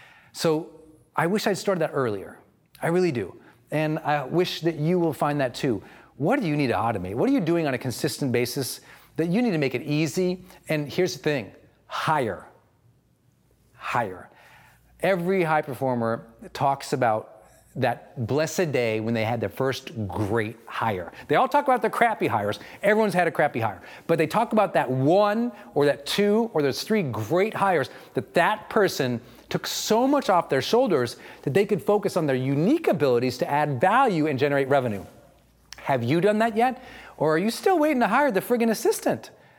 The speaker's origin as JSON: {"language": "English", "region": "Montana", "country": "United States", "said": "which I wanted to do because I'm from Montana. I'm so cheap."}